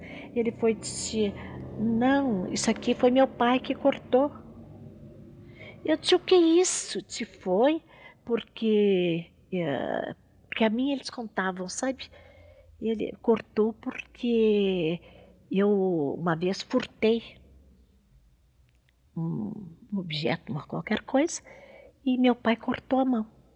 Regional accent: Marília, São Paulo, Brazil; E eu, como sou muito brasileira e muito paulista, de modo que eu lutava com eles, né?

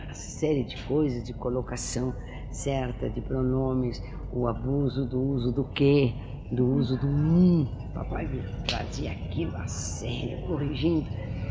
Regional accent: Rio Grande do Sul, Brazil; also born or lived in Rio de Janeiro; now in São Paulo, Brazil; Eu estou em São Paulo há 38 anos. Eu sou do Rio Grande do Sul, nasci no Rio Grande do Sul.

